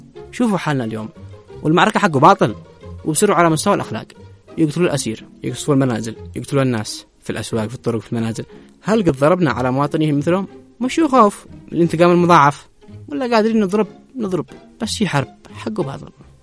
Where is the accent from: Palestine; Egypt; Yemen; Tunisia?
Yemen; وإحنا يمنيين. أقسم بالله إن إحنا يمنيين